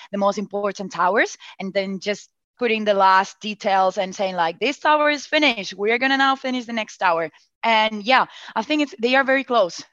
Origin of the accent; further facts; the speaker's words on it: Barcelona, Catalonia, Spain; I'm from Barcelona.